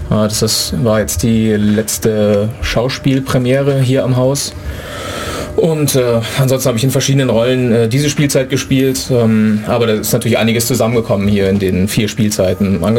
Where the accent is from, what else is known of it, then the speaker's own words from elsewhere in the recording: Korbach, Hesse, Germany; mit 3 stand ich das erste Mal auf der Bühne in meiner Heimatstadt, der Freilichtbühne Korbach.